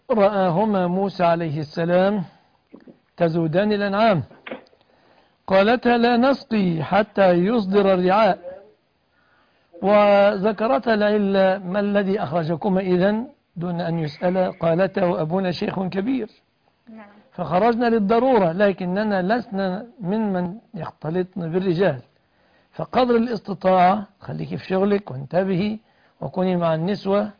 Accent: Egypt

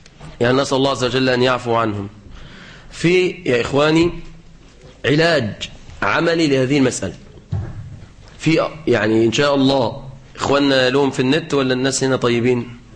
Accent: Mansoura, Dakahlia, Egypt

